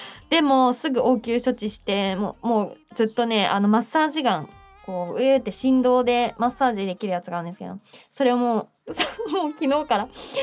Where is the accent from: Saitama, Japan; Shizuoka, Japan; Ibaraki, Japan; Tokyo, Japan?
Saitama, Japan; 私は地元の埼玉スーパーアリーナで